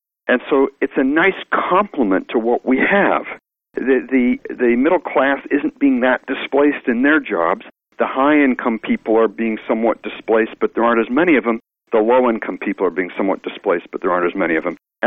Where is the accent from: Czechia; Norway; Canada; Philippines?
Canada; now in United States; Folks from India, folks from Canada, like me, I came from Canada, folks from Britain.